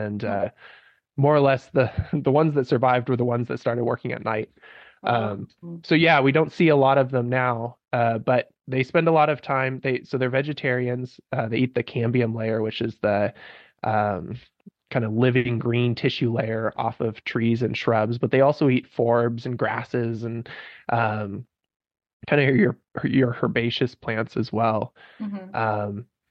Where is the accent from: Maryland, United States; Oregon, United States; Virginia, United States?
Oregon, United States; I grew up in the Siskiyou Mountains at the bottom of our state, a place that Tacoma calls Sping, which means place of the beaver.